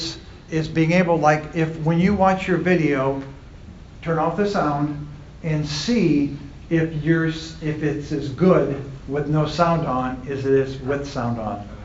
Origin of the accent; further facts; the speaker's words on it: Columbus, Ohio, United States; I'm from Columbus, Ohio.